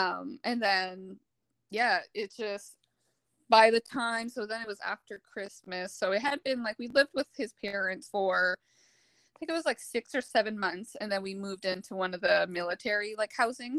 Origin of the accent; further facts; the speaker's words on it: Moncton, New Brunswick, Canada; living in Moncton and growing up in Moncton, like, you just don't hear about the military really.